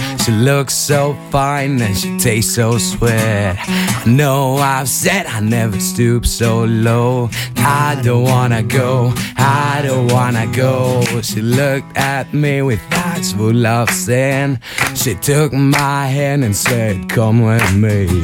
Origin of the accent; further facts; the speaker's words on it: Athens, Attica, Greece; Είμαστε από την Αθήνα.